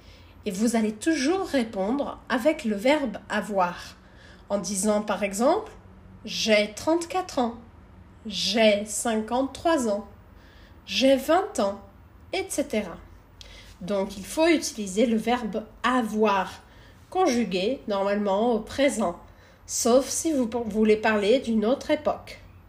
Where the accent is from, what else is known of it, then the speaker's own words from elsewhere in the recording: France; je viens de France, je suis professeure de français